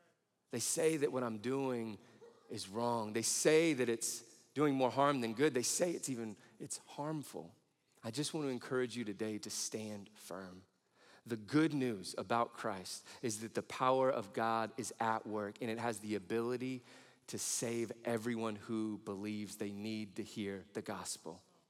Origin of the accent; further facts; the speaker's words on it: Midwest, United States; the fact I was brought up in the Midwest